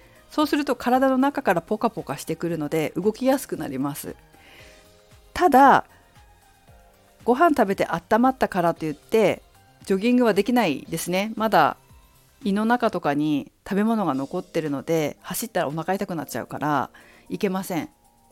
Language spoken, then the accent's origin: Japanese; Fukushima, Japan; 私が福島県福島市東北出身だっていうことと